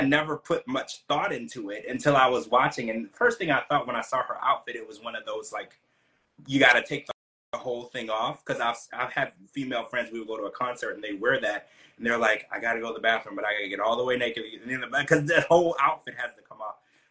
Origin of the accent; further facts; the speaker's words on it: Louisiana, United States; See, I was raised down in Louisiana in the South, right?